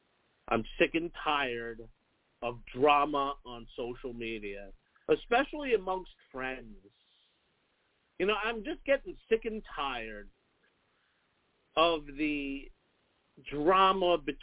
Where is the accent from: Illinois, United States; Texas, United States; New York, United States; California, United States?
New York, United States; I'm from New York. I'm an Italian from New York. We're just loud people.